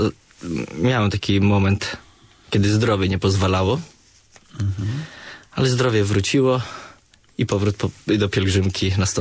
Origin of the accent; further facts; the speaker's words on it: Osieck, Masovian Voivodeship, Poland; I pochodzę, tak powiedziałem, z parafii Osieck. Byłem w parafii w Janowie Podlaskim, w Radzyniu Podlaskim, a teraz jestem w Białej Podlaskiej, w parafii błogosławionego Honorata od 2 lat.